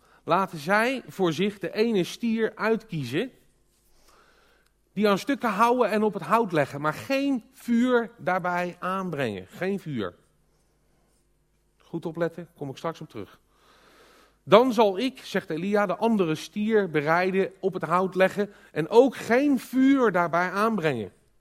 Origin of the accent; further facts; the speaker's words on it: North Brabant, Netherlands; Ik hoor zoveel mensen bij ons in Brabant waar veel minder gelovigen wonen.